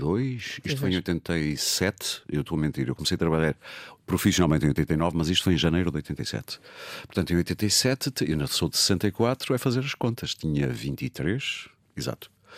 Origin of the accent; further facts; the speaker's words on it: Porto, Norte, Portugal; accent: Porto; Tinha um sotaque serradíssimo do Porto, coisa que a minha mãe não tem, curioso.